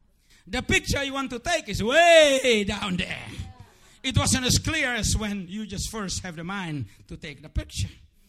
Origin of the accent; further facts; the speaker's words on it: United States; I'm an American too